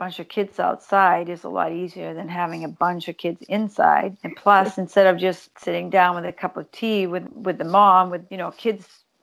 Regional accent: Sweden; now in United States; I grew up skiing, cross country and downhill. I grew up in Sweden.

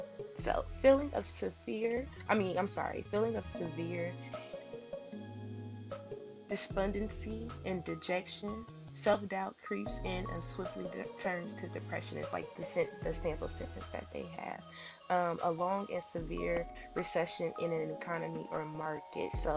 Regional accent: Decatur, Illinois, United States; now in Bloomington, United States; I go to Illinois State University in Bloomington Normal, and I am actually from Decatur, Illinois. I've been living in Bloomington since 2013

